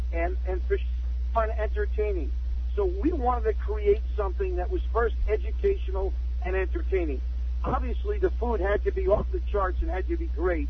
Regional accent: Far Rockaway, New York, United States; Well, growing up in Far Rockaway, New York is... it really prepared you for the future.

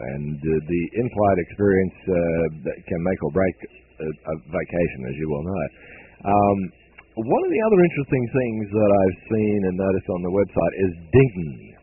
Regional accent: Australia; moved away; I'm from Australia, and we've never had fares like that in Australia.

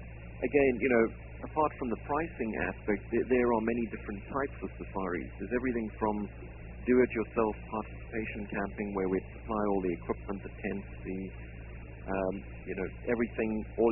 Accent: South Africa; I was born and raised in South Africa.

